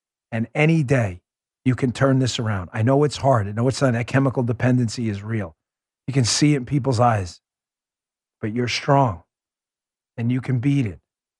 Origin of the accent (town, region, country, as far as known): New York City, New York, United States; born or raised there